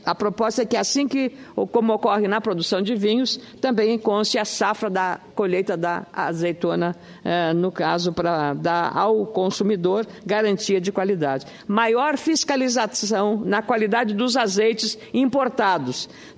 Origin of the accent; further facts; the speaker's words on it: Rio Grande do Sul, Brazil; não é porque eu sou gaúcho, os especialistas falam isso